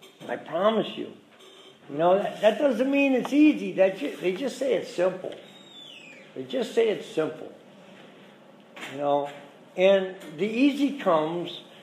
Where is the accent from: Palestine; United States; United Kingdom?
United Kingdom; Scotland; I'm a Scotsman.